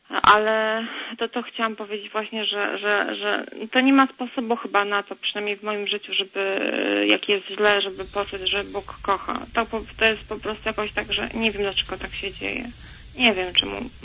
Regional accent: Warsaw, Masovian Voivodeship, Poland; born there; Ja dzwonię ze stolicy. Tak się przypadkowo tutaj znalazłam, bo ja w ogóle pochodzę z Zabugu. Ja się urodziłam w Warszawie

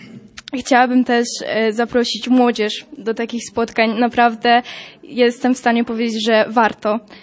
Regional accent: Świebodzin, Lubusz Voivodeship, Poland; ze Świebodzina.

